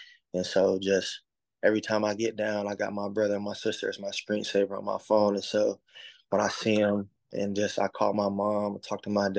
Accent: Montgomery, Alabama, United States; also born or lived in North Carolina; I'm from Montgomery, Alabama, born and raised. Went to a private school, Montgomery, the Montgomery Academy, where I was there from kindergarten to 12th grade.

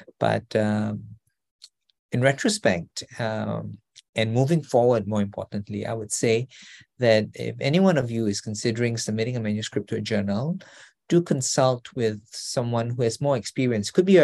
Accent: Singapore; I'm originally from Singapore

